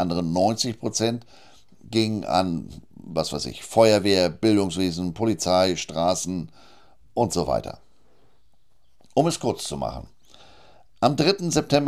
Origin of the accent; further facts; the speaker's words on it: Germany; accent: German; Und das lag jetzt nicht an meinem harten deutschen Akzent